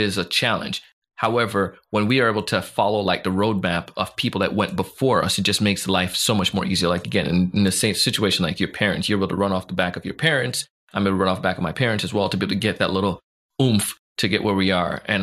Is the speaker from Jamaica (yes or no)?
yes; Jamaica; you can't just like say, rely on your, you know, the fact to say I'm Jamaican, so that's going to make it happen.